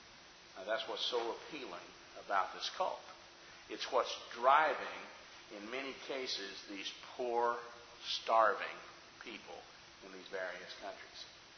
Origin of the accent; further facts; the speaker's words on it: the South, United States; Obviously, growing up in the South, you know about Baptist and, you know, a few other religions